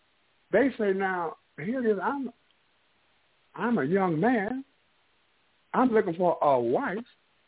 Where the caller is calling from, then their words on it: St. Louis, Missouri, United States; And I'm from the Electric City of St. Louis, Missouri.